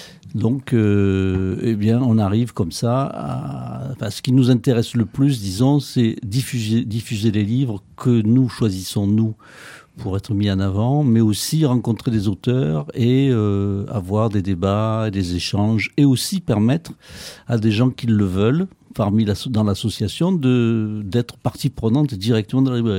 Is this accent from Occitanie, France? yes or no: no; Marseille, Provence-Alpes-Côte d'Azur, France; En tant que Marseillais